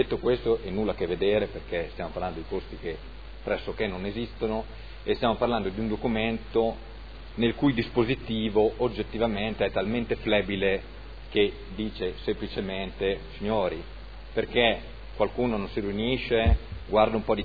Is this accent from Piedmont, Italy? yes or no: yes; Turin, Piedmont, Italy; io sinceramente da torinesi, per Torino non certo amministrata dal centrodestra